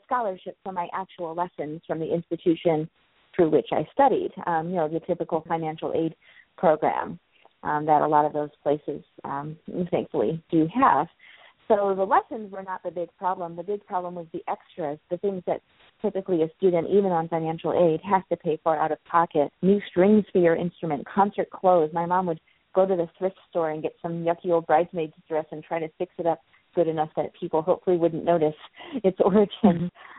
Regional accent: Chicago, Illinois, United States; I get to enjoy being a Chicagoan, but I don't have to actually be there every day of the year.

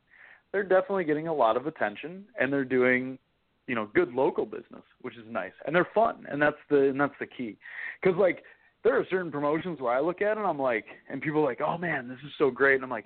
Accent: Minnesota, United States; growing up in Minnesota and then also living in Robbinsdale

